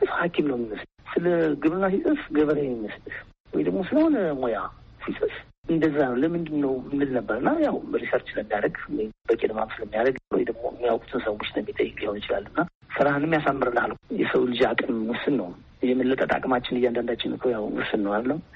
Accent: Gondar, Amhara, Ethiopia; እኔ እንግዲህ ያው መልህ ጎንደር ነው ተወልጄ ያደግኩት።

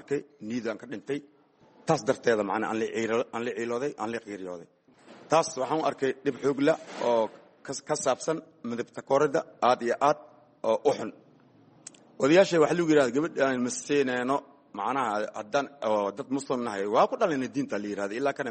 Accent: Mogadishu, Banaadir, Somalia; also born or lived in Lower Juba; waxaan ku dhashay anii jubada hoose waxaan ku soo barbaaray Muqdisho

